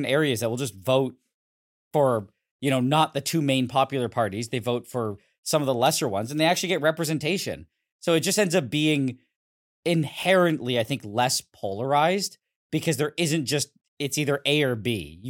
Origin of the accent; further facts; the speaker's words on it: Quebec, Canada; Maybe it's a symptom of growing up in Quebec because I was literally never taught a lot of stuff, like basic stuff about Canada.